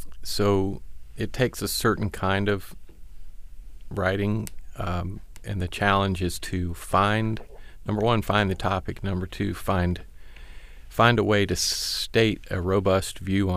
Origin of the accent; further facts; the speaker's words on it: Greenville, South Carolina, United States; also born or lived in Myrtle Beach; Yeah. In Greenville first. And then, as a teenager, I moved to Myrtle Beach.